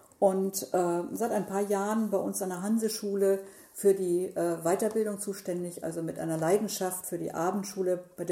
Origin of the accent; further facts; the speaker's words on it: Pinneberg, Schleswig-Holstein, Germany; Ich bin in Pinneberg geboren, 1957, und dort auch aufgewachsen.